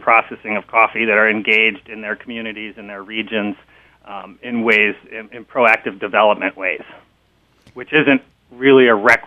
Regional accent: Minneapolis, Minnesota, United States; Well, I grew up in the Midwest, which is I grew up actually in Minneapolis

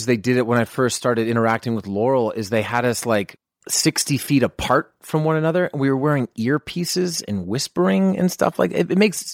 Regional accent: Canada; I mean, the first thing they did was try to hire me as a Canadian.

